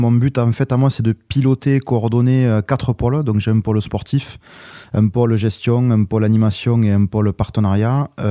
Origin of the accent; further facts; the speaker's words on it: Agen, Nouvelle-Aquitaine, France; Ouais, donc moi je suis originaire du sud-ouest, d'Agen.